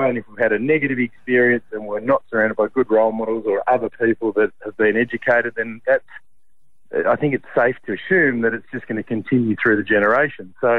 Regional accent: Australia; Much as any Aussie kid.

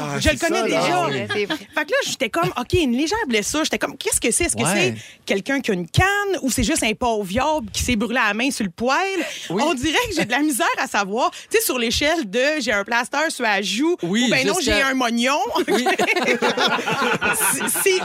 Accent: Toronto, Ontario, Canada; j'ai grandi à Toronto.

